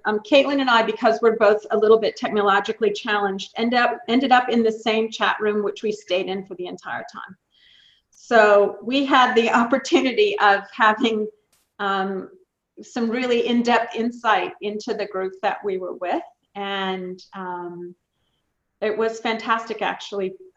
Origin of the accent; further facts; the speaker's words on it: United States; now in New Zealand; for me, I guess the big insight as an American living offshore was the comment about how the Black Lives Matter movement has almost trumped the problem with COVID in the US, which, given that COVID consumes every waking minute of our lives in New Zealand